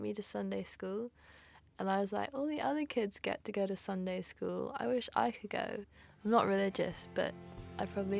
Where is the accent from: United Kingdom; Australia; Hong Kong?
Hong Kong; because I grew up in Hong Kong.